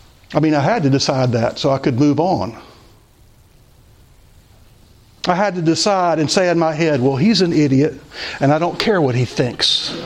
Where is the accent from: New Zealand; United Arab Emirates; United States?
United States; Louisiana; But when I was growing up in Louisiana, you didn't want to be peculiar.